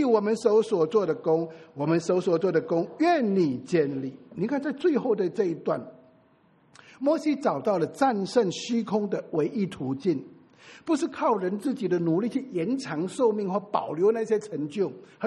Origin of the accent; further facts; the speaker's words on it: Singapore; 我是新加坡人，我就讲新马关系